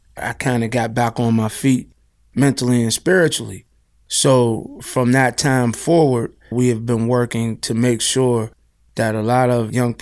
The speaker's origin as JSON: {"language": "English", "town": "East Liberty", "region": "Pennsylvania", "country": "United States", "tie": "born or raised there", "said": "I grew up in Omega Park, which is in East Liberty."}